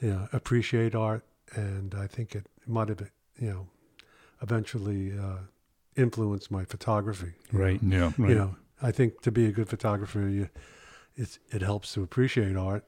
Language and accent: English; New York City, New York, United States; born or raised there